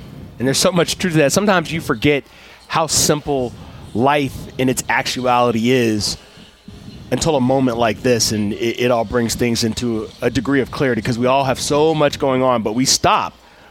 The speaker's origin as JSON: {"language": "English", "town": "Chicago", "region": "Illinois", "country": "United States", "said": "I am still from the South Side. I still do cheer for the Sox."}